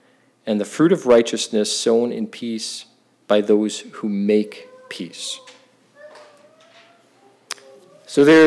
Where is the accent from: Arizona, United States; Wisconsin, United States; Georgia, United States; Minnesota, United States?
Wisconsin, United States; I grew up in Wisconsin from the States. I grew up a Green Bay Packers fan.